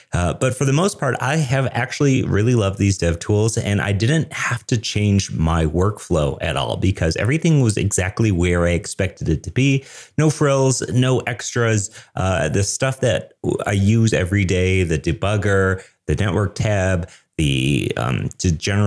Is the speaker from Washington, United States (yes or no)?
no; Denver, Colorado, United States; I'm a developer from Denver, Colorado